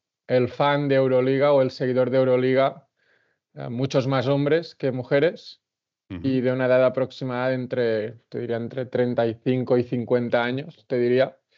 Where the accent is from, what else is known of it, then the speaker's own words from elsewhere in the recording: Manresa, Catalonia, Spain; Yo soy de Manresa